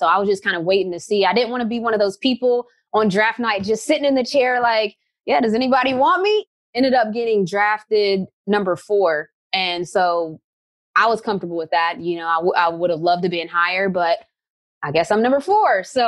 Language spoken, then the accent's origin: English; West Virginia, United States; because I'm coming from West Virginia.